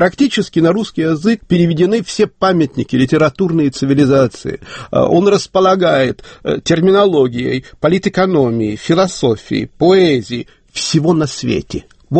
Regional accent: Chernivtsi, Chernivtsi Oblast, Ukraine; Я вырос в Черновцах, я преподавал в сельской школе, гуцульским детям.

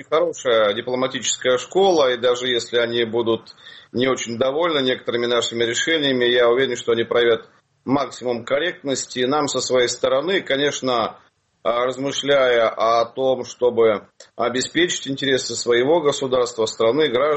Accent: Khabarovsk, Khabarovsk Krai, Russia; born there; Я сам дальневосточник, родился в Хабаровске, заканчивал Благовещенский государственный педагогический университет. Собственно, Благовещенск остается местом моего жительства и сегодня

